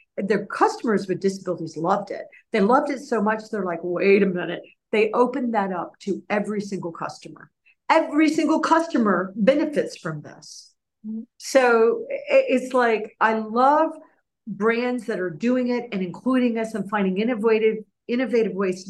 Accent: United States; Now, I'm an American.

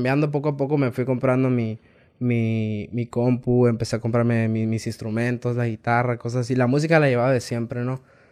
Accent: Guanajuato, Mexico; now in Hermosillo, Mexico; No, yo soy de Guanajuato.

